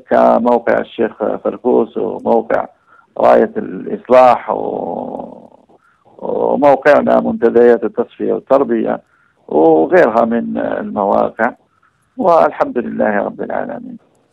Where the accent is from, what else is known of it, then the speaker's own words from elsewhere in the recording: Algeria; عندنا في الجزائر